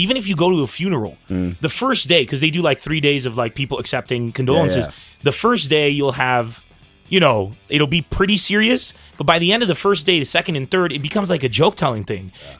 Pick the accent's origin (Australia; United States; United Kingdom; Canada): United States; San Diego, California; I come from San Diego. You know, you leave your friends